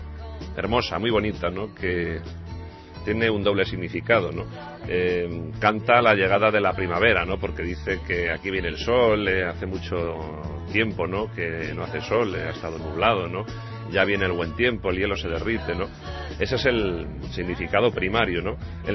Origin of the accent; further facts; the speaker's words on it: Madrid, Community of Madrid, Spain; born there; Porque los dos nacimos en Madrid y además en el mismo barrio.